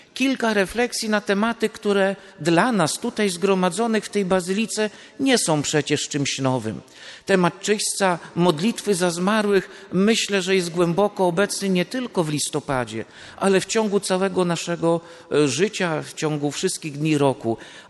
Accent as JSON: {"language": "Polish", "town": "Węgrów", "region": "Masovian Voivodeship", "country": "Poland", "said": "Pochodzę z Węgrowa, nieduża miejscowość na wschodzie Polski, obecnie w diecezji drohiczyńskiej"}